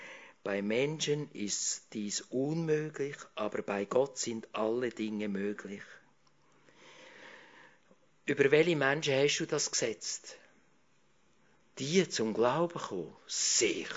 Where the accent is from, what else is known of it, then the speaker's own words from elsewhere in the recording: Switzerland; diesen vielen Vorteilen, die wir hier haben als Schweizer